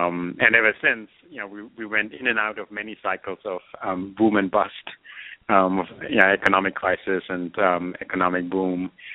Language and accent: English; Germany; English is a second language; moved away as an adult; also born or lived in France; now in United States; I'm a native German. I grew up in Germany. Went to engineering school there and in France, and then after that came to America and to MIT to do my PhD.